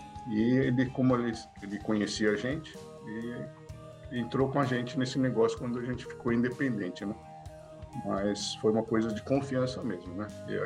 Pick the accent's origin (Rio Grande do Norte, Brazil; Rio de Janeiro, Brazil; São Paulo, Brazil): São Paulo, Brazil; Suzano; born there; É, nasci em Suzano, né?